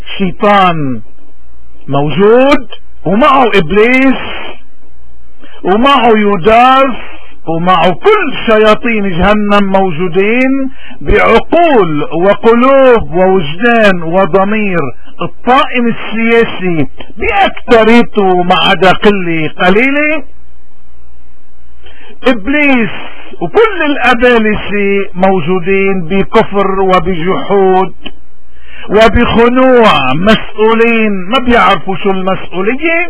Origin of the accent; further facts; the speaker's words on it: Lebanon; لانه نحن اولاد لبنان. ولاد لبنان يعني ولاد القداسي، يعني نحن مجبولين من التراب مقدس، يعني نحن لبناني.